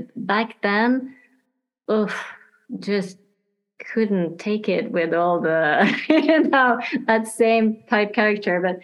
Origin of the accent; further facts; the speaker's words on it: Tromsø, Troms, Norway; And it's shot in my hometown in the north of Norway, in Tromsø.